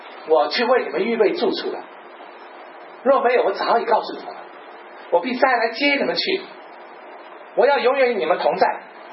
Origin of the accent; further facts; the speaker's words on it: Taiwan; now in Canada; 所以我自己呢，来加拿大的时候是1977年，到现在这么多年了，跑到美国去。你要给我美国护照，我是台湾人，到中国可以拿台胞证。